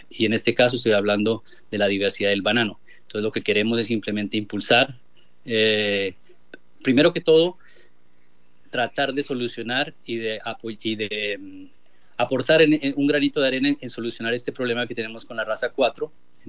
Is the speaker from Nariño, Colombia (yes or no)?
yes; Pasto, Nariño, Colombia; moved away as an adult; now in Netherlands; Sí, pues yo soy colombiano, soy de Pasto. Vine hace 10 años a hacer un doctorado acá y me quedé trabajando. Hace 4 años empecé a liderar el grupo de mejoramiento de musáceas acá en Holanda.